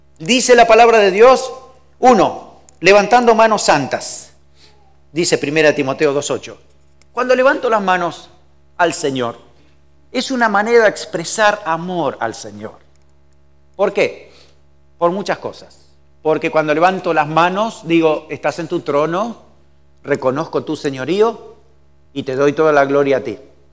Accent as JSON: {"language": "Spanish", "country": "Argentina", "said": "Y era cultural que los amigos se daban un beso en la mejilla. En mi país eso es normal. Aquí, alguna vez lo intenté y casi recibí algo. Digo, no, ok, es para Argentina nomás."}